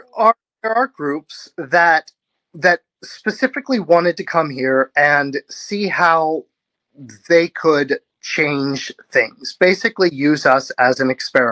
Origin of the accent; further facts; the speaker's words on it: Pennsylvania, United States; I'm not from California. I'm from a town in Pennsylvania on a mountain by the Appalachian Trail that currently has a population of, I think, 90 people.